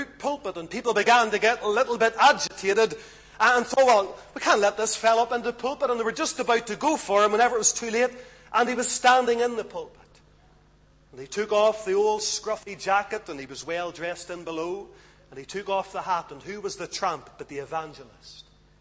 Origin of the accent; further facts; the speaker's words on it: Lisburn, Northern Ireland, United Kingdom; When I was growing up in Lisburn, there was a town or a church just outside of the town, out in the country a little bit.